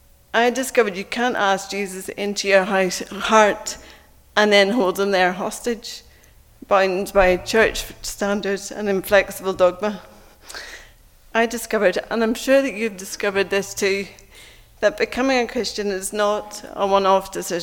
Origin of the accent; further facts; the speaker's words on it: Northern Ireland, United Kingdom; So you'll already have picked up that I'm from Northern Ireland, as is Lisa. I'm a Northern Irish, small town, evangelical Protestant